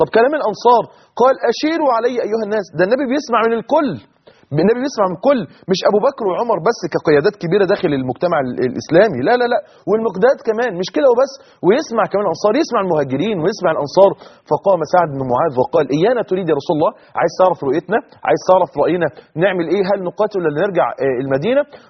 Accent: Egypt; انتوا عارفين مثل عندنا في مصر بيقول لك الجعان بيحلم بسوء العيش

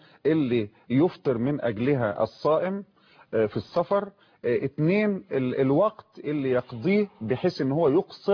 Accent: Mansoura, Dakahlia, Egypt; أنا من المنصورة وباجي وبروح 100 كيلو أو أكتر من 100 كيلو

